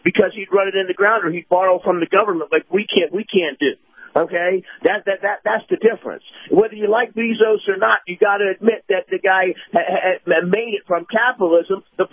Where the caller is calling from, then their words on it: Tampa, Florida, United States; in Tampa.